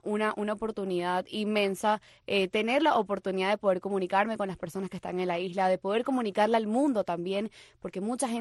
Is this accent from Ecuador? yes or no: no; Venezuela; en mi caso yo soy venezolana